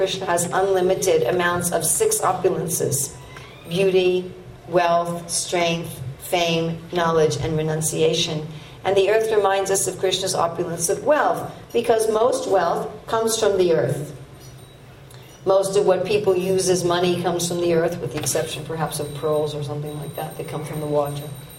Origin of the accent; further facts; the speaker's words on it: Manhattan, New York, United States; and I grew up in Manhattan in New York. And just being there, I felt like, yes, this is my place.